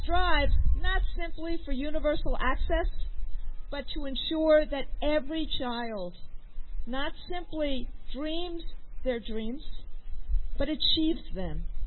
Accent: New York, United States; Sorry, I am a New Yorker.

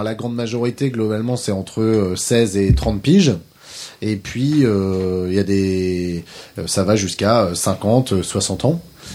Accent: Forges-les-Eaux, Normandy, France; On est issu de Forge les eaux, petite commune à 40 km au nord-est de Rouen. On a toujours vécu, bref, on est originaire

